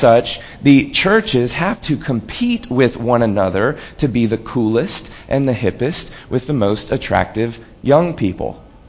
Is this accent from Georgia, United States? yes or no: no; Texas, United States; now in Portland, United States; when they find out that I'm from God's country, Texas, there is almost always, and I ain't playing, there's like a physical reaction with some sort of gasp.